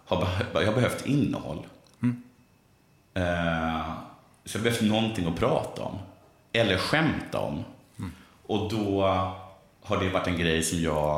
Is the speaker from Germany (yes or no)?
no; Halland County, Sweden; accent: Halland; så låter jag kanske mer liksom stockholmare om jag talar med en stockholmare. Mm. Och mer som en hallänning. Som är mitt naturliga sätt att tala nu.